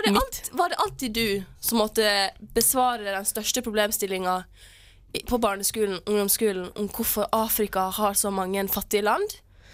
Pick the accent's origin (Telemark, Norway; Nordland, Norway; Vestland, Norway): Vestland, Norway; Måløy; now in Oslo, Norway; Sånn som jeg vokste opp i Måløy.